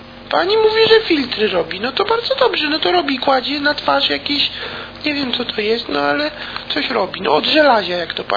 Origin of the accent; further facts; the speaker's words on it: Kłodzko, Lower Silesian Voivodeship, Poland; Ja pochodzę w ogóle z Kłodzka, od niedawna w Warszawie mieszkam.